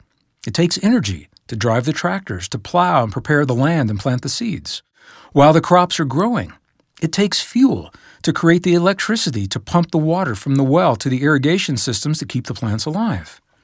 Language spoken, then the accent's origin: English; Midwest, United States; As a young boy, growing up in the Midwestern United States, I clearly remember the signs along Interstate 70